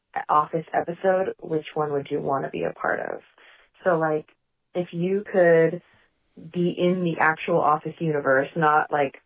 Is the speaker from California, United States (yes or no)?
yes; California, United States; I am from the Bay Area, California.